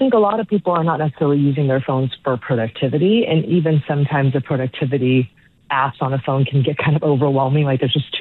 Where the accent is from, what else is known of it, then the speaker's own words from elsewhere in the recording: Taiwan; Little growing up in Taiwan.